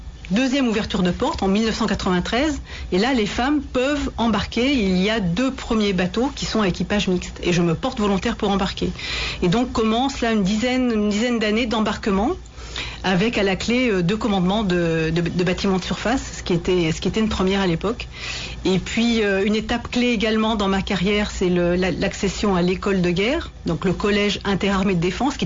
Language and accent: French; Auvergne-Rhône-Alpes, France; je suis originaire de Savoie. Donc, je suis plutôt montagnarde.